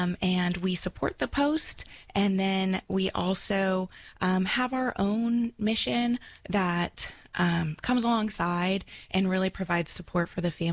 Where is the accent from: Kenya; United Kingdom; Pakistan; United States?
United States; Ohio; also born or lived in San Antonio, United States; I'm a 90s kid, so everybody, like, I knew, you know, there were a lot of kids. I grew up in San Antonio and then Ohio